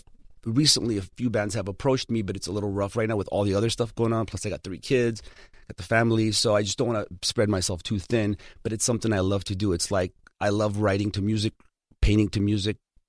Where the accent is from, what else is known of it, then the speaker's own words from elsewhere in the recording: Hollywood, California, United States; It's because I grew up on North Kingsley Drive right here in Hollywood.